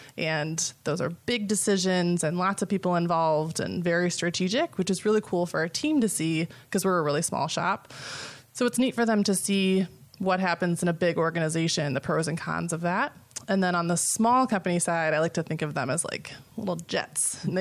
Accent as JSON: {"language": "English", "town": "Chicago", "region": "Illinois", "country": "United States", "said": "I'm from Chicago."}